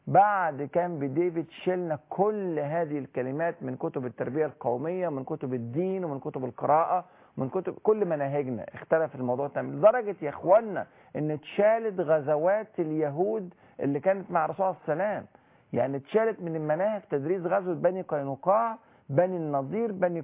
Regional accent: Egypt; أنا كمصري

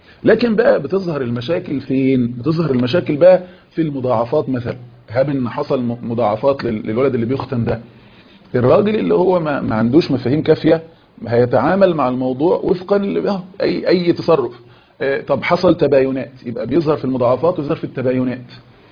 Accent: Egypt; احنا كان عندنا في مصر ربما بيقوم بالكلام ده ناس عاديين مش اطباء

